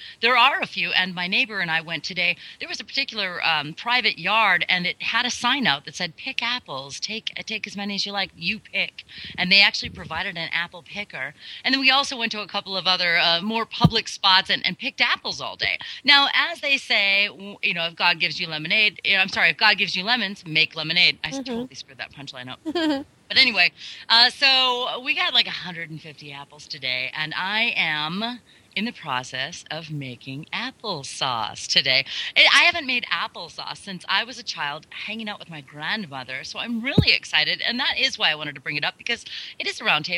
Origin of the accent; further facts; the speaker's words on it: Wisconsin, United States; also born or lived in California; now in Nevada, United States; when I moved to California, I now live in Nevada. But when people used to find out that I was from Wisconsin, they used to say, oh, do you know John?